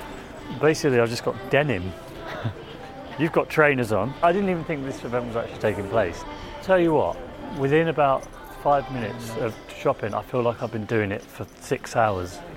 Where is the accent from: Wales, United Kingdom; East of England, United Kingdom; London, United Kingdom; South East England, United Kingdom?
London, United Kingdom; We phoned you up. We're from London.